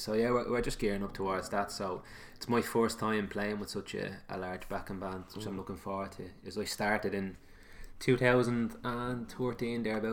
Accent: Clondalkin, Leinster, Ireland; I'm from Clondalkin.

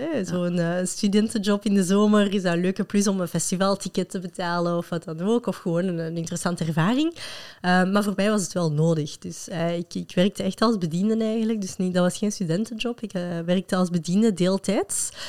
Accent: Molenbeek, Brussels-Capital Region, Belgium; first language French; Dutch is a second language; Dus ik woon echt super graag in Brussel. Ik ben van Molenbeek en ik vind het echt een super fijne plek om te wonen.

